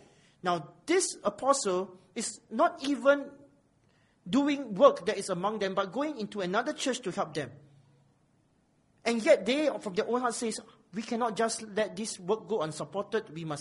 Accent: Singapore; Especially we come from Singapore.

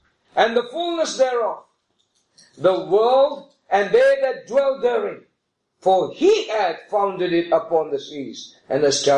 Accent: India; You know, when I was growing up, I grew up in India, and one day I was coming back from school.

